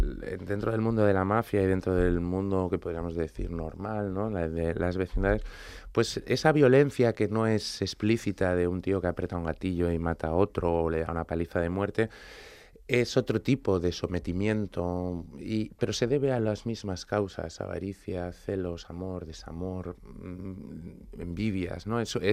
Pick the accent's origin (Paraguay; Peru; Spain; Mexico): Spain; Cambrils, Catalonia; elijo Cambrils, que es mi pueblo donde yo he crecido